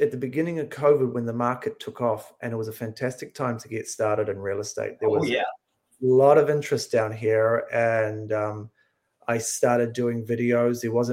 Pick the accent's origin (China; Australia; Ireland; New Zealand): New Zealand; moved away as an adult; now in United States; I'm from New Zealand, and so I've been here 5 years now.